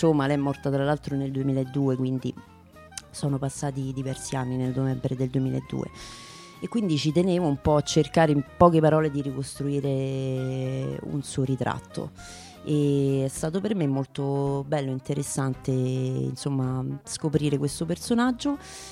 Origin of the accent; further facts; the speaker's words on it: Rome, Lazio, Italy; born there; Io sono nata a Roma, vivo a Roma